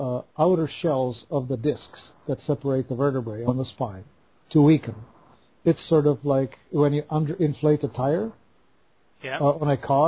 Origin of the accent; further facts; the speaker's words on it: Czechia; I'm a Czech. I was born in Czechoslovakia. I grew up in Central Europe, behind the Iron Curtain, in the communist country, in a police state.